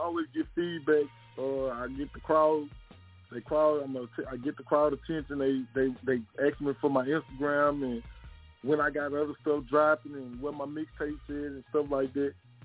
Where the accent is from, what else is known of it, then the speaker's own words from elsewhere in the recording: Baton Rouge, Louisiana, United States; Growing up in Baton Rouge, it's like you basically it's like crabs in the bucket.